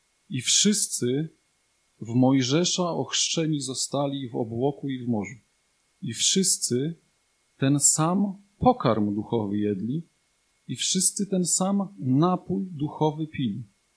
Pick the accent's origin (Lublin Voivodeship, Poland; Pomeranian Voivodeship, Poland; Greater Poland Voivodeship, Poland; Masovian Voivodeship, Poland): Masovian Voivodeship, Poland; Ciechanów; jestem z Ciechanowa.